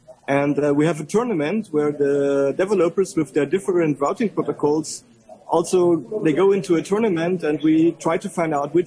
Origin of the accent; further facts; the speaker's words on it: Berlin, Germany; English is a second language; For example, I come from Berlin. We cover large parts of the city of Berlin with such a mesh-type network.